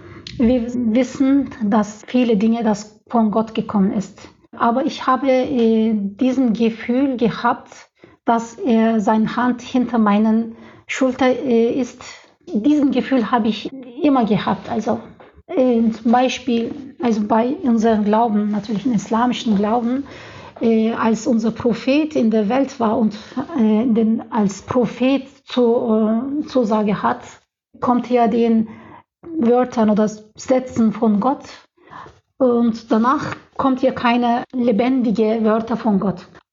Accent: Turkey; German is a second language; moved away as an adult; now in Leipzig, Germany; Ich komme aus der Türkei und dort gibt es jetzt aktuell einen politischen Problem. Und ich bin deswegen von politischen Gründen hierher gekommen.

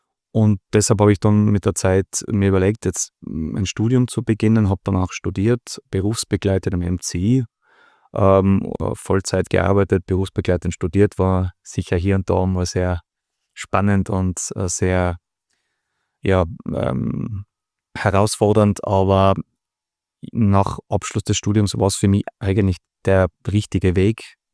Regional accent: Innsbruck, Tyrol, Austria; ich bin Innsbrucker, bin da aufgewachsen, ich kenne das Dates seit Kindestagen an.

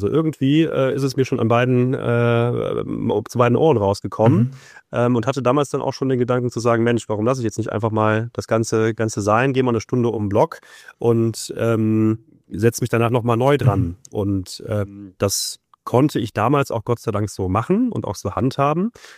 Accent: Cologne, North Rhine-Westphalia, Germany; born there; als gebürtiger Kölner war ich das eigentlich auch jedes Jahr.

